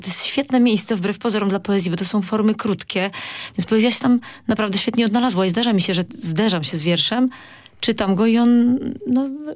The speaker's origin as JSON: {"language": "Polish", "town": "Częstochowa", "region": "Silesian Voivodeship", "country": "Poland", "said": "Pochodzę z Częstochowy"}